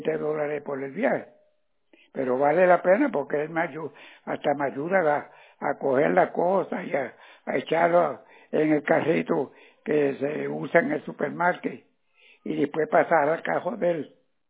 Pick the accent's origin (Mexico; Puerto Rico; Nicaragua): Puerto Rico; San Germán; Soy puertorriqueño, vivo en Puerto Rico. Vivo en la ciudad de San Germán.